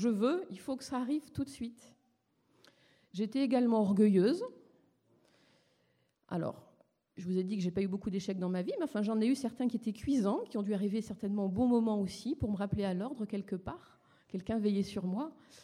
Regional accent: Nantes, Pays de la Loire, France; j'ai grandi à Nantes. Je suis attachée encore à cette ville quand j'entends parler des Canaries, mais bon, ça fait si longtemps que je l'ai quittée.

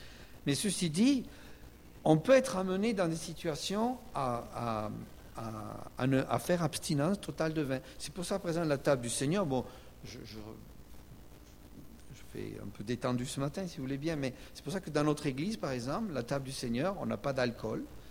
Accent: Martinique; c'est simple, chez nous en Martinique, alors je ne sais pas si c'est toujours vrai

